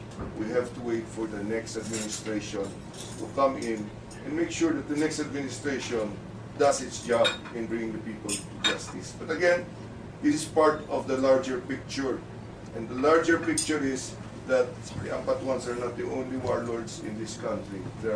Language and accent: English; Mindanao, Philippines; This very, very real to me, very emotional because we're from Mindanao, very connected.